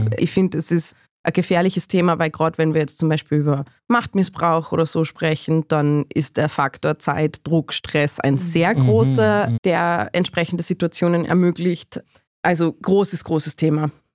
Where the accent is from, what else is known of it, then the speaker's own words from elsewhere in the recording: Salzburg, Austria; ich komme aus Salzburg, wir leben von Sound of Music